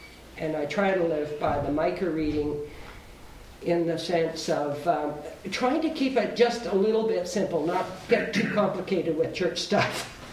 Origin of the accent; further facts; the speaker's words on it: Vancouver, British Columbia, Canada; I came from Vancouver, went to Halifax, and did my intensive study down there, then came out here.